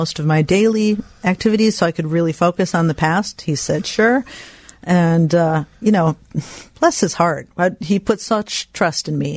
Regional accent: Chicago, Illinois, United States; I grew up in the Chicagoland area, right? And went to school at Northwestern. I mean, born and bred in the area, right?

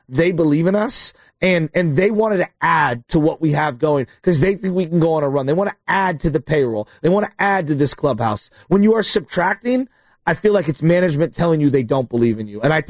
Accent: Oakland, California, United States; Yeah, and I'm not doing the Dame, I'm from Oakland.

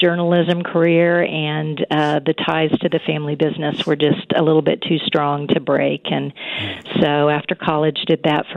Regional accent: Wichita, Kansas, United States; also born or lived in Pennsylvania; I was born back on the East Coast in Pennsylvania, but for the roller skating business, my family moved out here when I was about 4 years old. So I call Wichita home.

